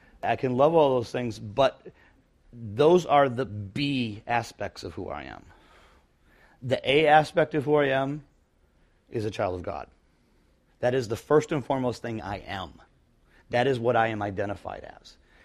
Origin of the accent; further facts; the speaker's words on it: Michigan, United States; It doesn't mean that I don't care about the fact that I'm a kid from Northern Michigan.